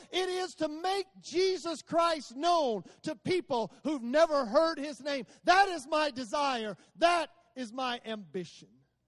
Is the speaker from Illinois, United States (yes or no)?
no; Americus, Georgia, United States; I'm from Americus, Georgia, just right down the road.